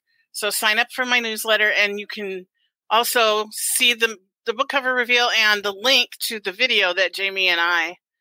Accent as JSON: {"language": "English", "town": "Pensacola", "region": "Florida", "country": "United States", "tie": "born there", "said": "Well, I'm probably not related because I was born in Pepsi Cola, Florida."}